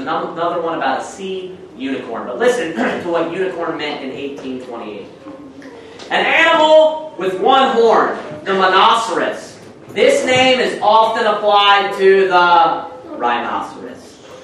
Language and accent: English; Cincinnati, Ohio, United States; I grew up in the Cincinnati area. We used to go to the Cincinnati Zoo all the time.